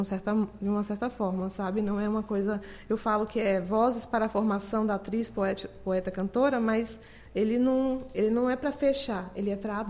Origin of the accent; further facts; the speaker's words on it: Vitória da Conquista, Bahia, Brazil; eu comecei a fazer teatro aqui em Vitória da Conquista. Eu sou daqui de Conquista, inclusive.